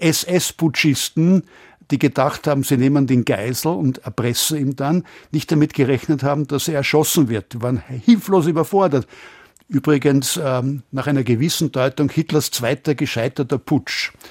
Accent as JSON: {"language": "German", "country": "Austria", "said": "Was immer wir sind, Deutsche sind wir nicht, trotz meines westfälischen ist gleich deutschen, aber katholischen Großvaters."}